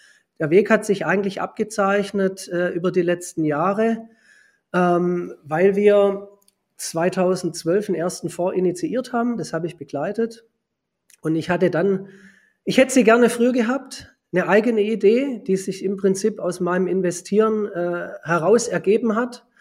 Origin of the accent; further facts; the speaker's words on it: Stuttgart, Baden-Württemberg, Germany; ich bin in Stuttgart geboren, 1975. Gehe also ziemlich auf die 50 zu, bin hier auch hängen geblieben. Ich kürze es ein bisschen ab. Also ich bin im Stuttgarter Westen aufgewachsen